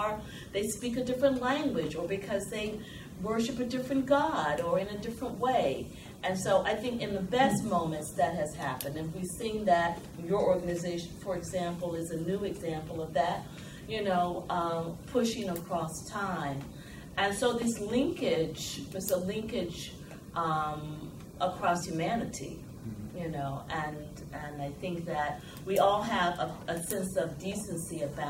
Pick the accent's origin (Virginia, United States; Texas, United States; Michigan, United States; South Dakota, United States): Virginia, United States; You know, I grew up in Virginia. I grew up in the segregated South. I went to the University of Virginia. I know Charlottesville very well.